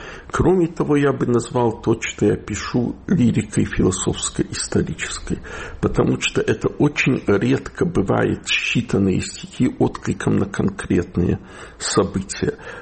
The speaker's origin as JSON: {"language": "Russian", "town": "Odesa", "region": "Odesa Oblast", "country": "Ukraine", "tie": "born or raised there", "also_born_or_lived": "Chernivtsi", "accent": "Chernivtsi dialect", "said": "а я вообще в Одессу понаехал из Черновцов, что правда, в возрасте 3 месяца меня привезли в Одессу, да, и говорю на черновицкой говирке"}